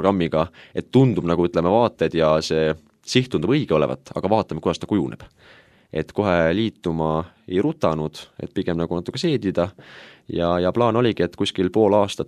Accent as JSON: {"language": "Estonian", "town": "Kaalepi", "region": "Järva County", "country": "Estonia", "said": "Jah, ma olen pärit Albu vallast, peaaegu Vargamäelt, selline küla nagu Kaalepi, kust on ka saad samast lähedalt pärit"}